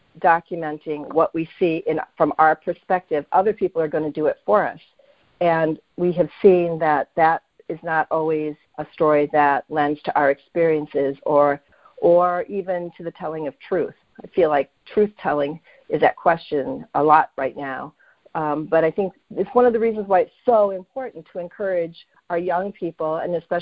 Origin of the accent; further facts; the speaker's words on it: United States; within the framework of the stories that I was telling as a Filipino-American writer.